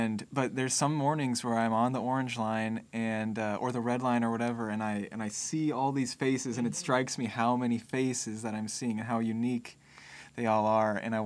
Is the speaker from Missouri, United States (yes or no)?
yes; Missouri, United States; also born or lived in Boston; I mean, Kentucky would be the South, but I'm from the Midwest, Missouri, which is not too far.